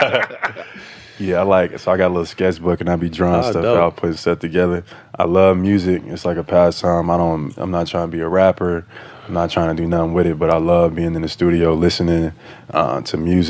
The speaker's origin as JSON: {"language": "English", "town": "Atlanta", "region": "Georgia", "country": "United States", "said": "I'm from Atlanta."}